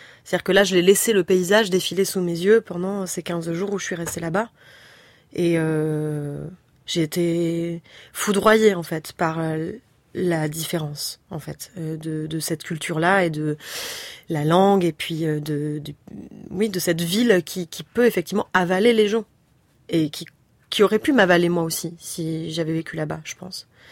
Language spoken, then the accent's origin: French; France; Et c'est parce que je suis française, qu'ils savent que je parle pas leur langue